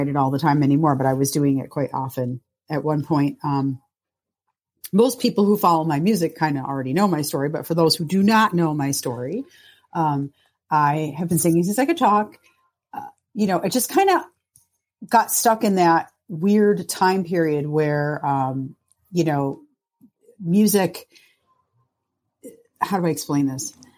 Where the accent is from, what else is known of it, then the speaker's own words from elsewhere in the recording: Greece; Remember, I'm Greek. I talk a lot.